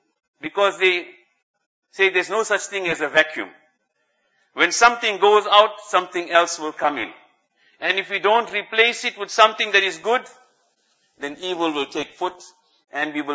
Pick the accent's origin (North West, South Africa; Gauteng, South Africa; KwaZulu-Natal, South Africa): KwaZulu-Natal, South Africa; Durban; now in Port Elizabeth, South Africa; I am from Durban. I've lived all my life here, and then I moved over to PE, Port Elizabeth. So I feel at home in this place.